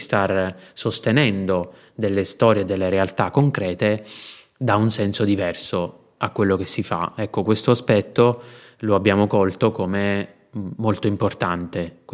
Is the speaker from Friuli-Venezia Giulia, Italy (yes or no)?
no; Abruzzo, Italy; moved away as an adult; now in Bologna, Italy; sono abruzzese di origine, ho studiato in Abruzzo, poi dopo alcuni giri mi sono trasferito a Bologna.